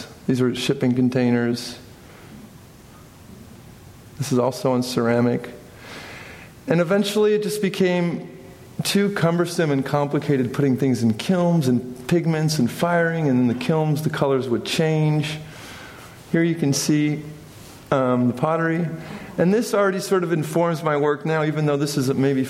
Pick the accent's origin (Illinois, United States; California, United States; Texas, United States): California, United States; I grew up surfing in California.